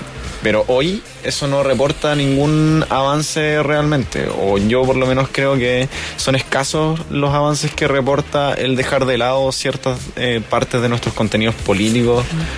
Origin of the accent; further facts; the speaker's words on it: Concepción, Biobío, Chile; De hecho, yo soy oriundo de Concepción.